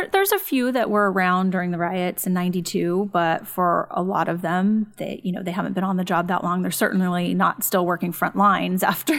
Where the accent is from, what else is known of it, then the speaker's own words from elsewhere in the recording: San Dimas, California, United States; I grew up in San Dimas, which is a suburb of LA, more towards out Pasadena, a little past that.